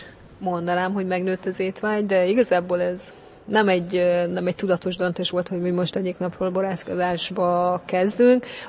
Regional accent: Komlóska, Borsod-Abaúj-Zemplén, Hungary; Hegyoljai lány vagyok, amit büszkén vallok, tehát én ott születtem, egy kis községben, Komlóskának hívják

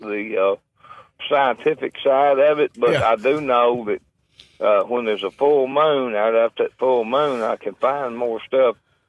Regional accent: Kentucky, United States; We're from South Central Kentucky. We were raised. Our farm is between Edmonton and Glasgow, Kentucky.

